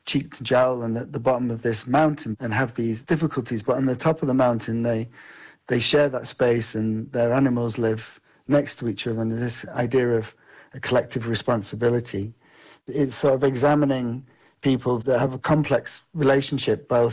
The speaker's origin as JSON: {"language": "English", "region": "North West England", "country": "United Kingdom", "tie": "born or raised there", "said": "where I was brought up in Cumbria in the Lake District, which is in the northwest of England."}